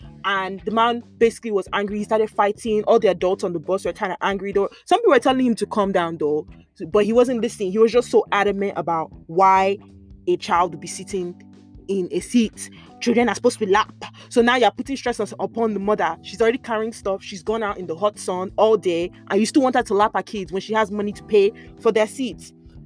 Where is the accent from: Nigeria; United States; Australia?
Nigeria; because I'm Nigerian, I'll focus more on the Nigerian aspect